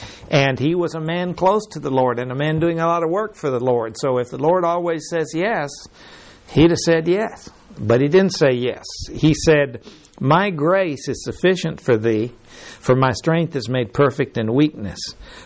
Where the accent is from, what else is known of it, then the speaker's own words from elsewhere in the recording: Mexico; It's really strange that I grew up in Mexico, and it's a century ago in the way things were, on a ranch.